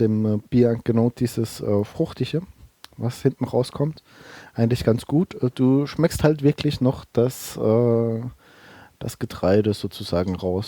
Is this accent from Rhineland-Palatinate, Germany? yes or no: yes; Bellheim, Rhineland-Palatinate, Germany; Nee, ich bin ja kein Landauer Kind, ich bin ja aus Bellheim.